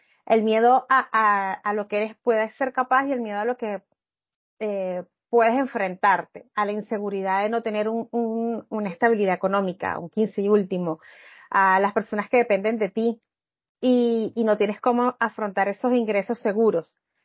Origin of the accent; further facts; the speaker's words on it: Caracas, Capital District, Venezuela; Sí, bueno, soy de Caracas, Venezuela.